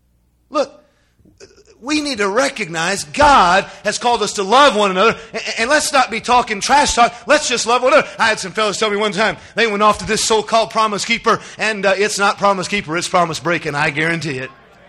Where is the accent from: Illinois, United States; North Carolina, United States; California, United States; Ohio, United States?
California, United States; I didn't grow up in Georgia, by the way. I grew up in California.